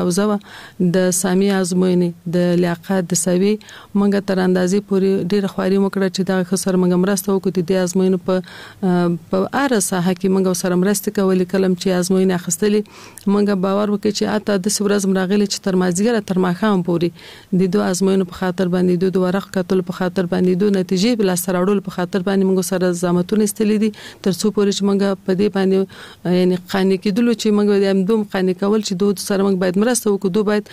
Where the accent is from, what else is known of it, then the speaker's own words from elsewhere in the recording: Kabul, Afghanistan; په کال 1940 کال کې زه په کابل ښار کې زیږیدلې یم. زیږون مې په کابل کې شوه ده او ژوند مې هم د کابل ښار په 15 مناحیه کې یعنی د خوشحال مینه منطقه کې ما ژوند کړی ده.